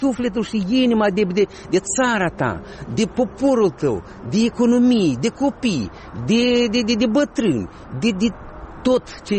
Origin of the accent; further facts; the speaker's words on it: Moldova; Iarăși, suntem moldoveni